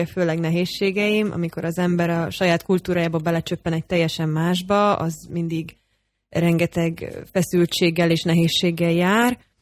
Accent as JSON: {"language": "Hungarian", "town": "Kiskunhalas", "region": "Bács-Kiskun", "country": "Hungary", "tie": "born or raised there", "moved": "as an adult", "said": "Én itt születtem és itt nőttem fel Kiskunhalason."}